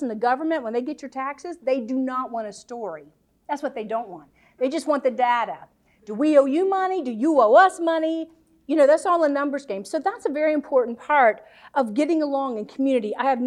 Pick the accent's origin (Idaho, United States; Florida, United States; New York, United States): Florida, United States; Orlando; now in Scotland; growing up in Orlando with Walt Disney and orange groves